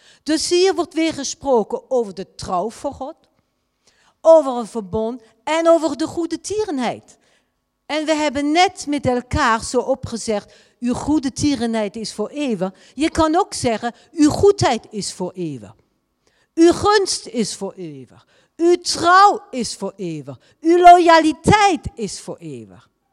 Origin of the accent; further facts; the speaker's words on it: France; Dutch is a second language; Voor die die mij niet kennen, ik kom uit Frankrijk, daarom het accent.